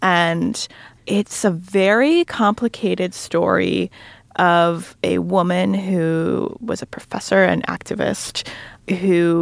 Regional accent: Midwest, United States; I'm from the Midwest, like Franzen.

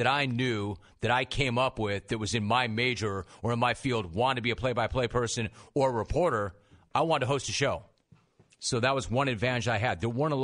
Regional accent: Los Angeles, California, United States; growing up in Los Angeles, I listened to some of the great play-by-play people of all time.

